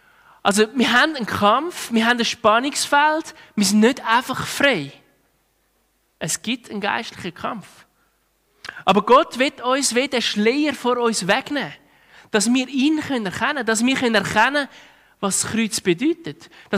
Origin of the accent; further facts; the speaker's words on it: Switzerland; Wir als Schweizer haben unglaubliche Freiheiten.